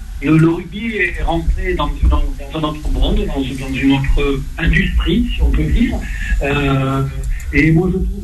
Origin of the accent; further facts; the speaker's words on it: Nouvelle-Aquitaine, France; Et moi, bien je viens d'une région de Bordeaux